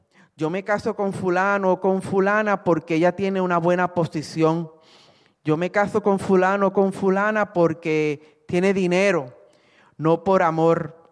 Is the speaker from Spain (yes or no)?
no; Puerto Rico; cuando pequeña, allá en Puerto Rico, no sé si en otros países lo hacen